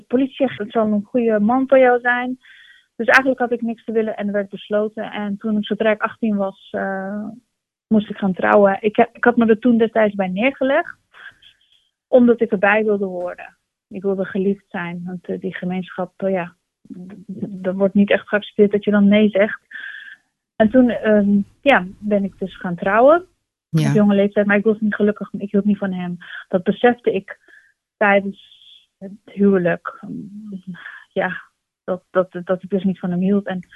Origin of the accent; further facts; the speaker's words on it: Netherlands; also born or lived in Turkey; Ik was een heel jong meisje. Ik ben opgegroeid hier in Nederland. Ik ben geboren in Turkije. Ik ben Turks.